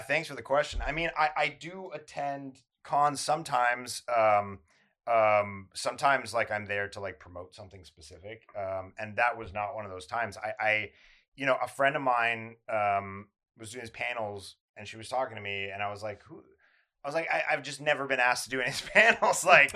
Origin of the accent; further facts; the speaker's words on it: Calabasas, California, United States; Yeah, I grew up in Calabasas.